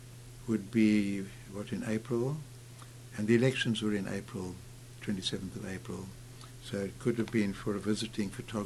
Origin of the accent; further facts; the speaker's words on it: Cape Town, Western Cape, South Africa; I grew up in Cape Town